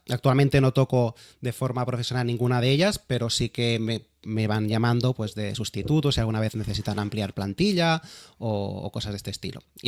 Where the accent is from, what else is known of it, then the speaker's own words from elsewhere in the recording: Terrassa, Catalonia, Spain; born there; Yo nací en Tarrasa hace ya 39 años